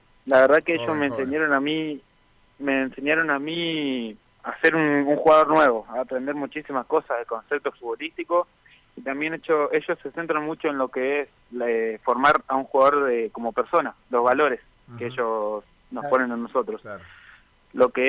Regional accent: San José de Rincón, Santa Fe, Argentina; Yo soy de San José de Rincón.

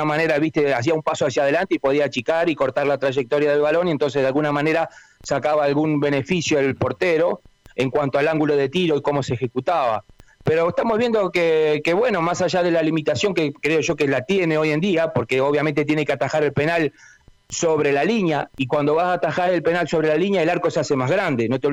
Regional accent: Santa Fe, Argentina; Porque realmente yo soy santafesino

